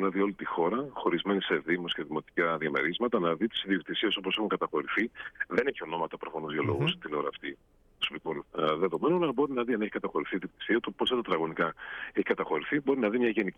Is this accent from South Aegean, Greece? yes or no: no; Trikala, Thessaly, Greece; Είτε είμαι στην πατρίδα μου τα Τρίκαλα, είτε είμαι στην Αθήνα, είτε ζω στις Ηνωμένες Πολιτείες